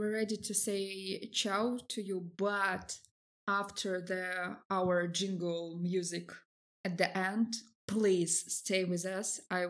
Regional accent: Russia; English is a second language; not everyone still understand that I'm from Russia.

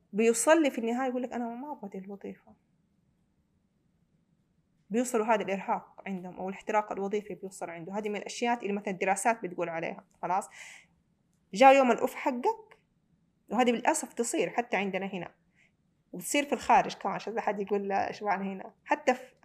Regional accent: Saudi Arabia; also born or lived in Detroit; خلاص حمد كثير نفسي على أنه أنا من السعودية، أحب ديترويت كدولة عشت فيها، كمدينة عشت فيها

